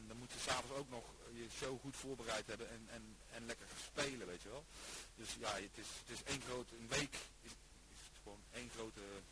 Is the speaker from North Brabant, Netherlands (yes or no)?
yes; 's-Hertogenbosch, North Brabant, Netherlands; also born or lived in Amsterdam; Ik ben 2 jaar later ben ik toch weer teruggetrokken naar Den Bosch waar ik vandaan kom.